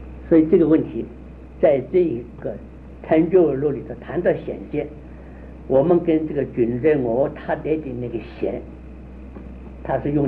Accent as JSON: {"language": "Chinese", "country": "China", "said": "我们内地人喜欢开口阿赖耶，闭口阿赖耶"}